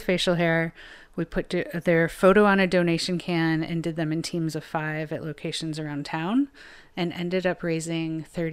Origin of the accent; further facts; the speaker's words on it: East Coast, United States; now in Seattle, United States; I had lived in Seattle for exactly 1 year. I'm originally from the East Coast